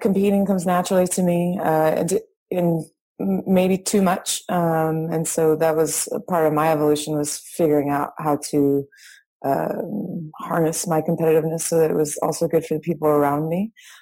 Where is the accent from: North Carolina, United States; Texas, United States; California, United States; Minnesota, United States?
California, United States; Stockton; I grew up in Stockton, California, which is in Northern California, about an hour south of Sacramento.